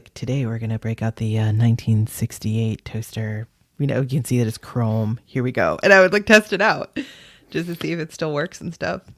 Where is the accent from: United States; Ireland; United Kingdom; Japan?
Ireland; Well, I'm Irish.